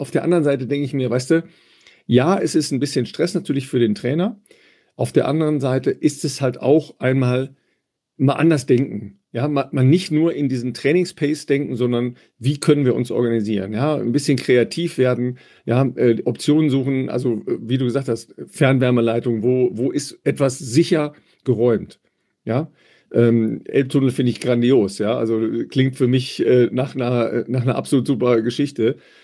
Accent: North Rhine-Westphalia, Germany; tatsächlich bin ich ja am Rande des Ruhrgebiets aufgewachsen

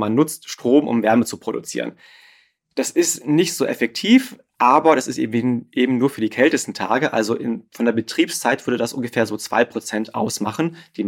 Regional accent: Rhineland, Germany; in meine Heimat schaue, ins Rheinland, da ist ein Dorf neben dem anderen mit wenig Abstand.

